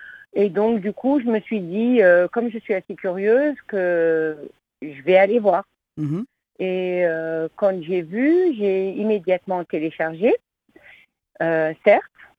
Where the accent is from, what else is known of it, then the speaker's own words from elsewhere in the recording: Strasbourg, Grand Est, France; je suis de Strasbourg.